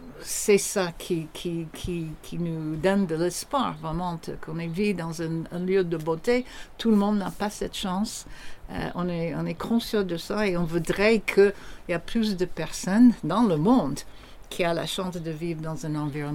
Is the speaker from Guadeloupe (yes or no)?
no; United States; French is a second language; now in France; comme vous pouvez voir avec mon accent, je ne suis pas née en France. Je suis française et américaine.